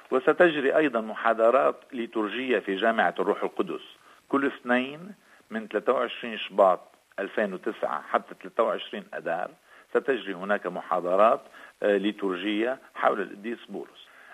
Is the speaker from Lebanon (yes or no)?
yes; Lebanon; وعندنا في لبنان أيضا